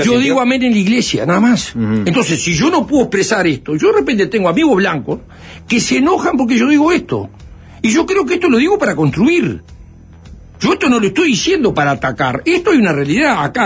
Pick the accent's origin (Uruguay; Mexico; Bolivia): Uruguay; como uruguayo e integrante de la coalición